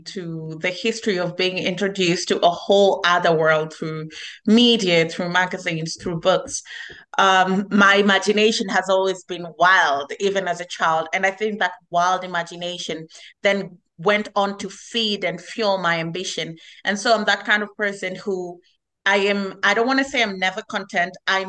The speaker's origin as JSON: {"language": "English", "country": "Kenya", "tie": "born or raised there", "said": "I grew up in Kenya, Africa, but a country called Kenya."}